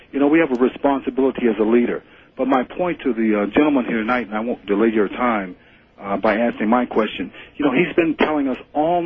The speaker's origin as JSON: {"language": "English", "country": "United States", "tie": "born or raised there", "said": "and I'm also an American. I'm born here and bred here"}